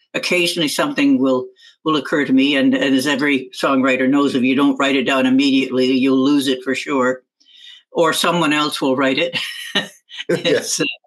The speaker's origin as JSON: {"language": "English", "town": "Chatham", "region": "Ontario", "country": "Canada", "tie": "born or raised there", "said": "I come from Chatham, Ontario, originally"}